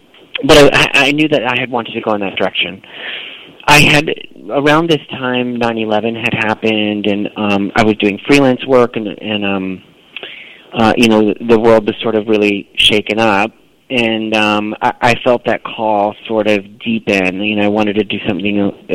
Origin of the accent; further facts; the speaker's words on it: Slater, Iowa, United States; I grew up in a very small town in Iowa, actually, called Slater, Iowa, which I believe the population is about 1,200 or so. Is a small farming community